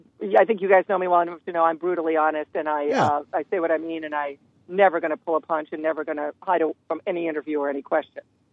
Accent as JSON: {"language": "English", "town": "Toledo", "region": "Ohio", "country": "United States", "said": "Well, I love Detroit. I'm from Toledo, as you know, yep."}